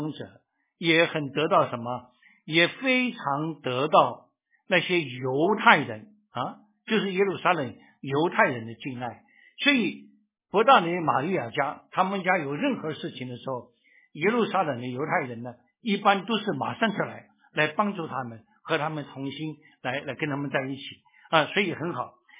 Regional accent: China; 就是啊，跟我们中国人送东西一样啊

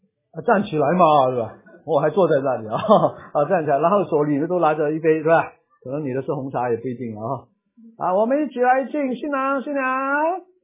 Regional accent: China; now in Singapore; 我们中国人喜欢做圆桌啊

